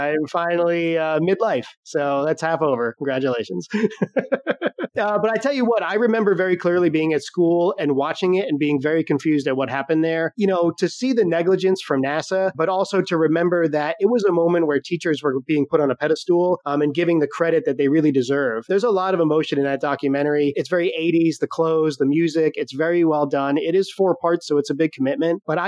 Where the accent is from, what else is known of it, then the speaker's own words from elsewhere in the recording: New England, United States; This is where we are from.